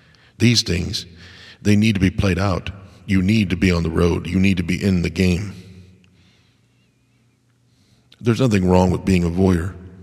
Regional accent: United States; Or maybe now, as an American, maybe we need to heal as a country

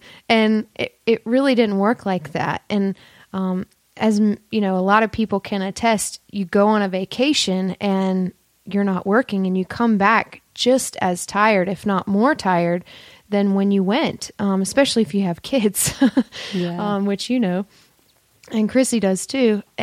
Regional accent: Pauline, South Carolina, United States; moved away as an adult; now in California, United States; I was born in South Carolina in a little town called Pauline, and then grew up there and moved to California to go to graduate school

